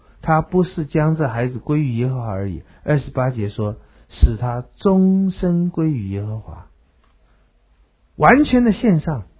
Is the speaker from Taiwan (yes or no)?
no; China; 我们中国人这么会读书，然后现在中国这么这个经济还有知识能力这么强